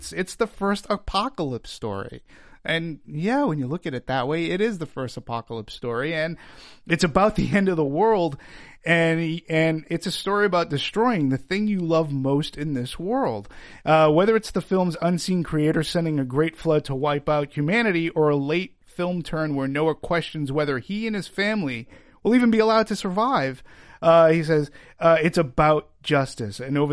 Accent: Peabody, Massachusetts, United States; growing up where, you know, I grew up in Peabody, Massachusetts, there was an Arco gas station.

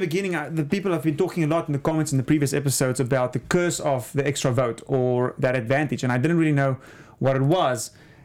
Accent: South Africa; I'm from South Africa. I've seen that before, but a lot of people you haven't.

